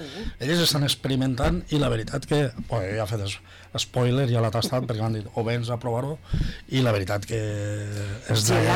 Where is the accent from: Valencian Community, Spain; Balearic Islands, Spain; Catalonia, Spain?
Valencian Community, Spain; A veure, som valencians i no podem fugir d'ahir.